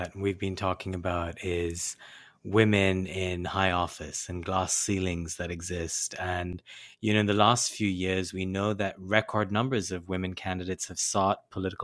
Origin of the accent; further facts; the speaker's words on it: India; I grew up in South Asia, in India